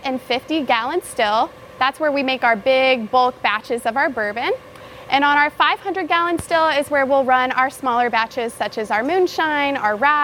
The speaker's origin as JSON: {"language": "English", "town": "Cumming", "region": "Georgia", "country": "United States", "also_born_or_lived": "Alpharetta", "said": "So Big Creek is an area in Georgia that we're native to. We're from the Cumming and Alpharetta area"}